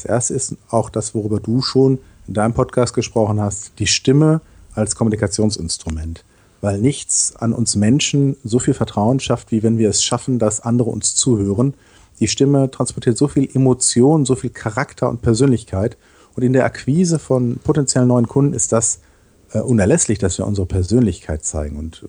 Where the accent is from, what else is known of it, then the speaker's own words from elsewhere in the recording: Dortmund, North Rhine-Westphalia, Germany; now in Düsseldorf, Germany; Ich komme aus Dortmund und mich hat es 2008 hier nach Düsseldorf verschlagen.